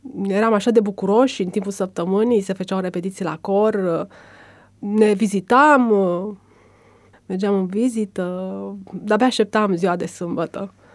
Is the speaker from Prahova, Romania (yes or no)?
yes; Câmpina, Prahova, Romania; În Câmpina.